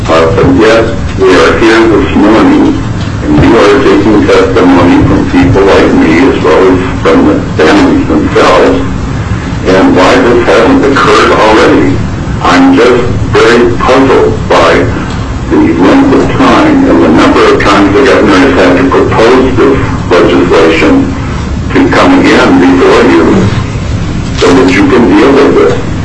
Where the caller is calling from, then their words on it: Anchorage, Alaska, United States; I'm calling from Anchorage